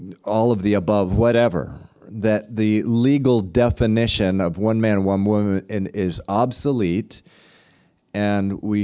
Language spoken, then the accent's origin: English; New England, United States; growing up in New England, which used to be, there was a time where it was a hotbed for American evangelical Christianity.